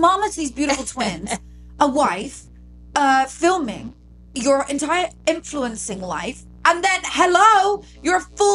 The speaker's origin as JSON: {"language": "English", "country": "United Kingdom", "said": "Well, I'm British"}